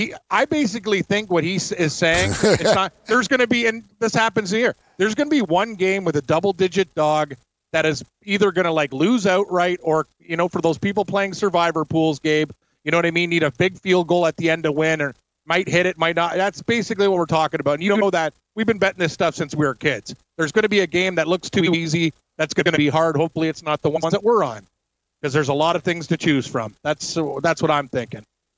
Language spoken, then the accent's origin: English; Canada; And I hate to do this as a Canadian, but this Mertens chick might be a huge dog tonight.